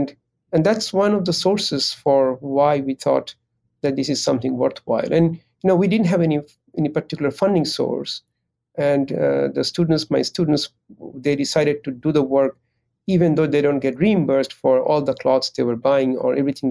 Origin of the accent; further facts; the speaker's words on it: Bangladesh; I come from Bangladesh, and I was very, very worried that it's highly populated country where I have my elderly relatives and friends.